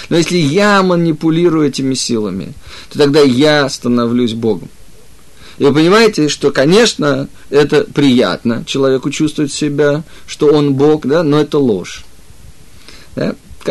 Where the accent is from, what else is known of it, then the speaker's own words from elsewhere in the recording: Russia; moved away as an adult; я сам родился и вырос в России, и просто, ну, вот так мне в этой жизни, я бы сказал, посчастливилось, что мне удалось уехать из бывшего Советского Союза 25 лет назад